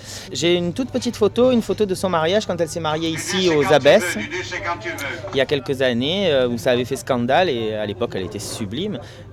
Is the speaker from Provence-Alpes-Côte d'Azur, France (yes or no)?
yes; Marseille, Provence-Alpes-Côte d'Azur, France; parce que je viens de Marseille, alors